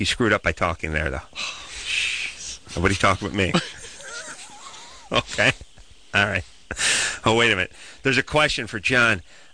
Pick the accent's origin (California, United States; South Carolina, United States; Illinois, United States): California, United States; North Hollywood; Well, I went to North Hollywood High. I grew up in the San Fernando Valley.